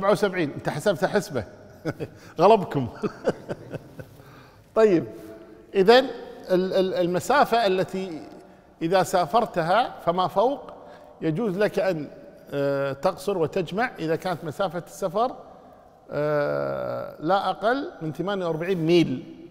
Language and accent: Arabic; Kuwait; بالمناسبة الآن عندنا في الكويت مثلا الآن ليذهبون إلى الخيران، منطقة الخيران، أو إلى الوفرة، أو إلى السالمي، أو إلى العبدلي